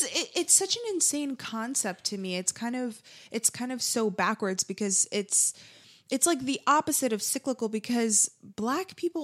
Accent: Miami, Florida, United States; like even in New York and where I grew up in Miami

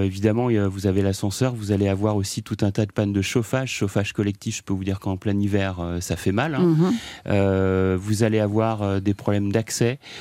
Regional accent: Normandy, France; Moi, je suis normand d'origine

